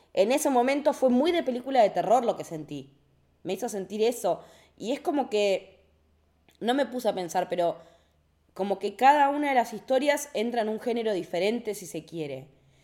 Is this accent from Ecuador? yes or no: no; Argentina; nos identifica como argentinos